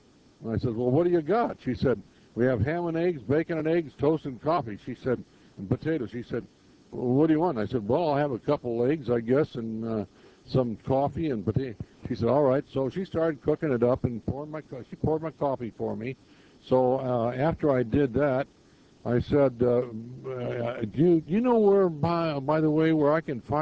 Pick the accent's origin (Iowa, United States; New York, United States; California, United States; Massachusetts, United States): California, United States; North Hollywood; I'm from North Hollywood.